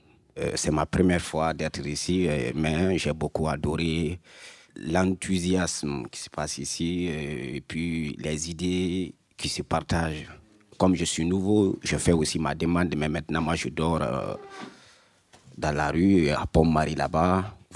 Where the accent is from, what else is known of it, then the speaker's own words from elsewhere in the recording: Guinea; now in France; Je viens aussi de la Guinée.